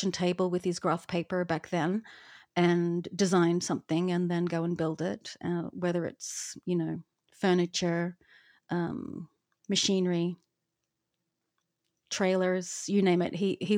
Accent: Queensland, Australia; also born or lived in Melbourne; now in United States; No, actually, we were living in Melbourne prior to us moving out to the US, but I was born in Queensland.

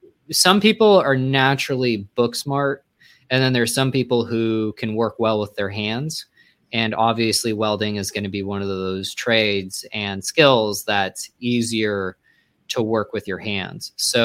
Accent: Montana, United States; I was raised in Montana, and just started there.

